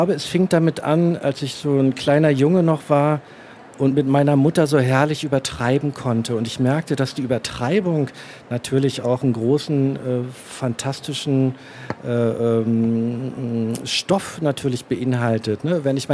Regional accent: Stralsund, Mecklenburg-Vorpommern, Germany; now in Leipzig, Germany; Ich stamme ja aus Stralsund.

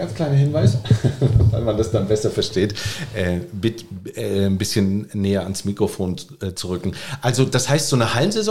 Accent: Rostock, Mecklenburg-Vorpommern, Germany; Ach, das Ostsee? An meiner Heimat in Rostock.

